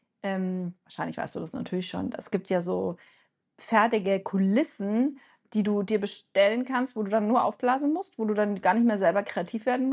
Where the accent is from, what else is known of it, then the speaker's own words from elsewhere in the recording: Bavaria, Germany; Ich komme halt aus dem Allgäu und ich hatte als Kind Schnee, der war so hoch, wie ich groß war.